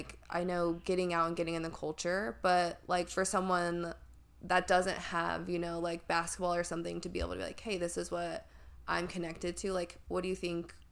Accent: Kansas, United States; because I had the same thing happen to me growing up in Kansas and then moving to San Francisco. That was a huge, huge culture shock.

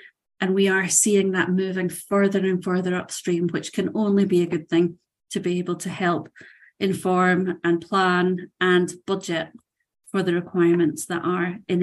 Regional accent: United Kingdom; The UK, again, as an example, our my home country

